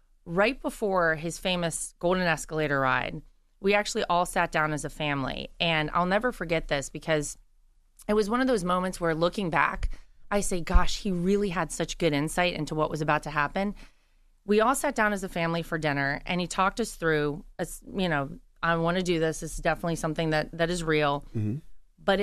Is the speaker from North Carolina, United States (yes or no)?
yes; Wilmington, North Carolina, United States; to my hometown in Wilmington. And one thing led to another, and he told me that I was going to be responsible for winning him my home state mm-hmm. of North Carolina